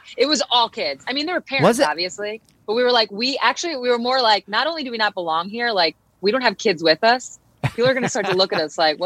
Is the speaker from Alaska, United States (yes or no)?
no; New York, United States; And they took us, because I'm from Long Island, not that far from the city.